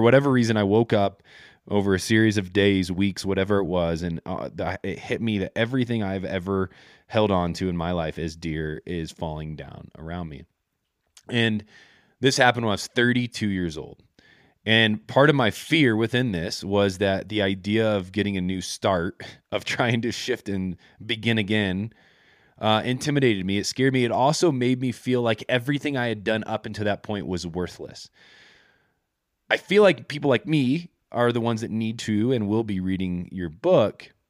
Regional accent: Indiana, United States; I grew up in the Midwest as well, in Indiana, a part of an incredible community with some amazing friends that are still friends to this day.

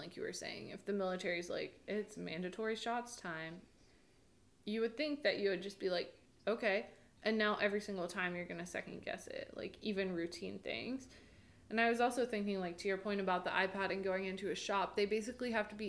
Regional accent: United States; Like, I'm American, I want to litigate

